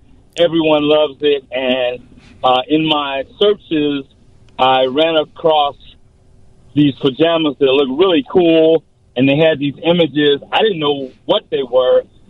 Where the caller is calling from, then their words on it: Chicago, Illinois, United States; Chicago, Illinois, South Side.